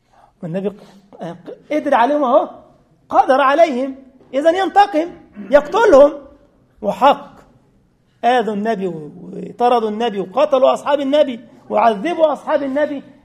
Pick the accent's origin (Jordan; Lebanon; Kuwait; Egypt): Egypt; عارفين فرعون ده جسمانه موجود عندنا في مصر